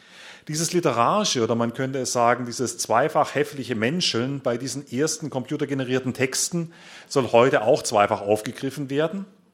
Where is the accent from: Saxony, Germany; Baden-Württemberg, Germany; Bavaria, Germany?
Baden-Württemberg, Germany; Stuttgart; ich komme aus Stuttgart.